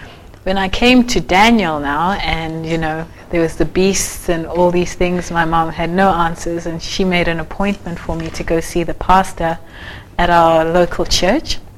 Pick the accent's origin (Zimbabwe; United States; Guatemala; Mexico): Zimbabwe; also born or lived in Perth; now in Hamilton; I'm originally from Zimbabwe, lived in Perth, and now I live in Hamilton. So growing up, I was not Adventist. My family's Methodist. So I grew up in a Methodist house